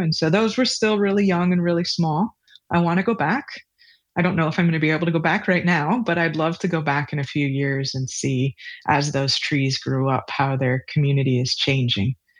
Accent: United States; of people along the way who had these big dreams and maybe a little bit of a savior complex that I, as an American, can go solve these problems.

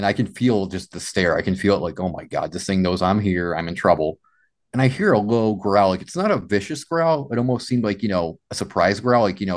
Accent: Massachusetts, United States; I grew up in Massachusetts. So, you know, going in the woods, I've heard bears.

